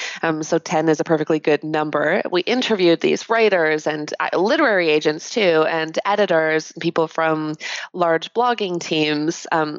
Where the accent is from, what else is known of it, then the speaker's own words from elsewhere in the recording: Canada; I'm Canadian too, so it's even worse.